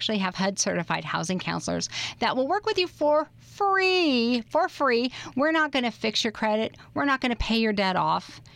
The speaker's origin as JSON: {"language": "English", "town": "Seattle", "region": "Washington", "country": "United States", "said": "And I was so excited because I am originally from Seattle. So Starbucks is part of my DNA."}